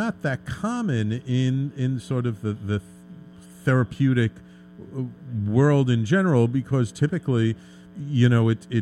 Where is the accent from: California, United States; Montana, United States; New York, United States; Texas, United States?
New York, United States; Bronx; because I grew up in the Bronx, but I didn't hang out too much with gangbangers.